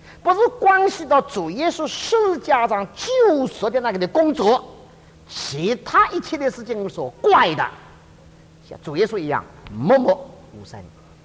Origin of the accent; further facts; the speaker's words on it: China; 我们中国人最喜欢的，我告诉你一件事哦